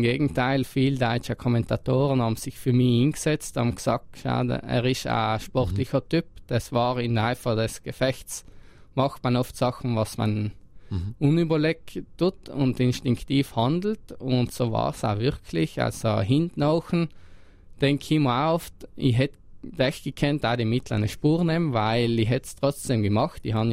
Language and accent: German; South Tyrol, Italy; dass wir da 2026 die Olympiade bei uns in Südtirol hätten